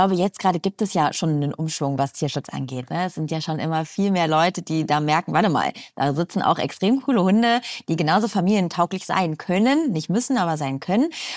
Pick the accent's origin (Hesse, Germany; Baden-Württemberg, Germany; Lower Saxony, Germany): Lower Saxony, Germany; Hanover; Ich komme aus Hannover ursprünglich. Hannover ist ein kleines Dorf.